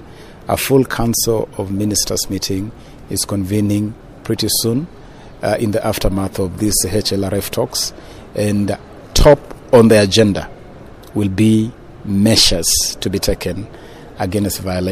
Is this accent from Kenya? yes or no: yes; Kenya; I am a Kenyan.